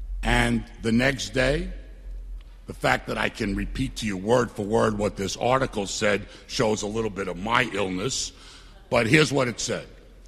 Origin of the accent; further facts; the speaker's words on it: Bayside, New York, United States; I'm from Bayside, Queens.